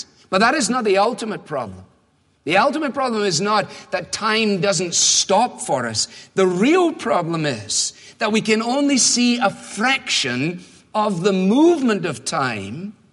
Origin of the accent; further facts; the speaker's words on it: Scotland, United Kingdom; born there; I was born on the Clyde.